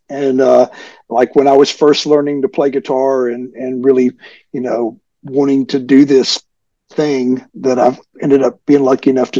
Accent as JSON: {"language": "English", "region": "Alabama", "country": "United States", "tie": "born or raised there", "said": "Cooley and I grew up in North Alabama, which is, a very politically conservative place."}